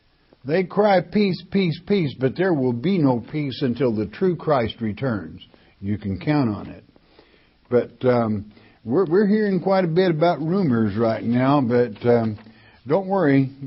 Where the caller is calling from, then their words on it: California, United States; from California.